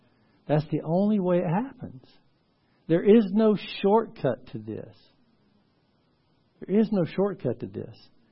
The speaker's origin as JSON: {"language": "English", "region": "Mississippi", "country": "United States", "tie": "born or raised there"}